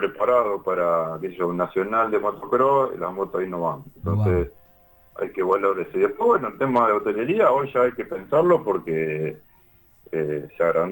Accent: Los Cardos, Santa Fe, Argentina; born there; yo en realidad soy nacido en Los Cardos, provincia de Santa Fe.

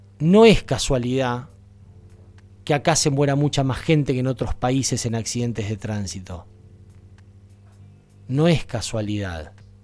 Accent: Argentina; Y yo también soy argentino, y yo a mi país y a mi camiseta no la cambio por nada.

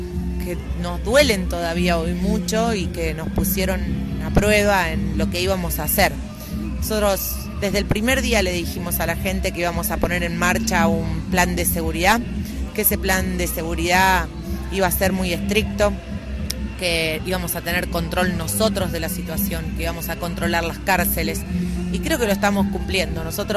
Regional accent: Santa Fe, Argentina; yo quiero que todos sintamos ese orgullo de decir soy santafesino, de la Santa Fe pujante, grande

